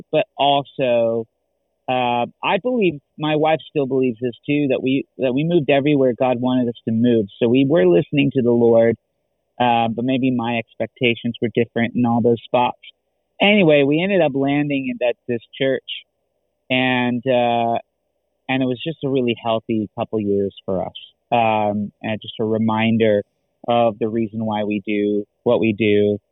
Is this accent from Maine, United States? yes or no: no; Seattle, Washington, United States; also born or lived in Ogden, United States; Well, I grew up in Seattle and I moved away for about 8 years, and I moved away and did a lot of different things. I not only helped plant a church in Ogden, Utah